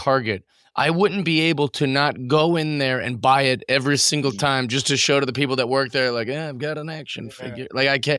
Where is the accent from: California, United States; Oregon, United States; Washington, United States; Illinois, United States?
Washington, United States; Kent; I am from Kent, Washington.